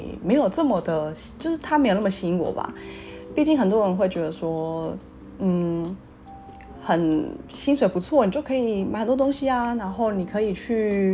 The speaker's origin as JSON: {"language": "Chinese", "country": "Taiwan", "said": "因为我是台湾人"}